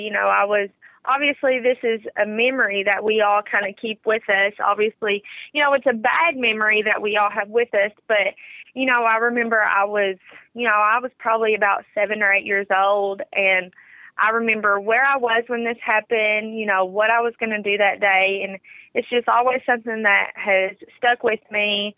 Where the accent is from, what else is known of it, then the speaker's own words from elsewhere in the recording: Lexington, Kentucky, United States; from Lexington, Kentucky